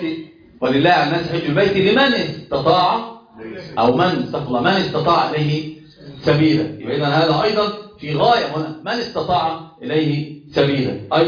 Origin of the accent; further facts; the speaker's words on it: Egypt; إحنا عندنا في مصر يقولون نسيبي.